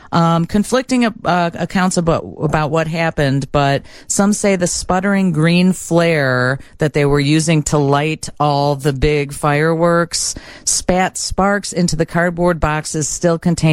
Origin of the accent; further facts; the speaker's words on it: Brookfield, United States; I grew up in Brookfield. My dad was civil defense director in Brookfield.